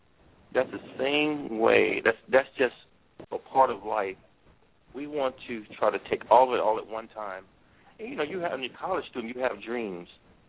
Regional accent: Louisiana, United States; My dad, we're from Louisiana.

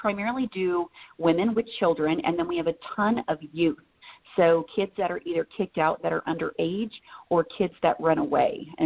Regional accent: Nebraska, United States; now in Utah, United States; So we're from Nebraska, not from Utah, and my husband and I got transferred to Utah

